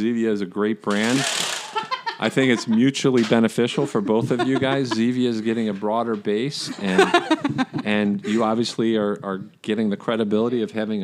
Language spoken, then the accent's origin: English; Cincinnati, Ohio, United States; moved away; And then, well, I love Ohio, though, because I grew up in Cincinnati, Bengals fan.